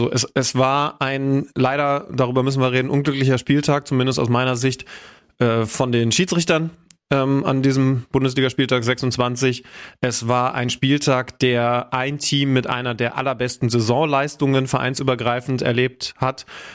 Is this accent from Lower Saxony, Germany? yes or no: yes; Lower Saxony, Germany; ein Zonengrenzler, aufgewachsen bei Wolfsburg bzw. Helmstedt. Und dahinter beginnt dann eben schon Sachsen-Anhalt.